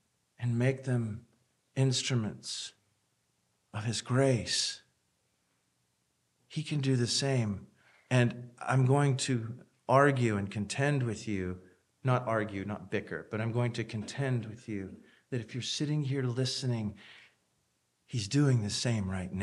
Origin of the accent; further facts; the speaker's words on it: Tennessee, United States; I'm from Tennessee. We do wear shoes.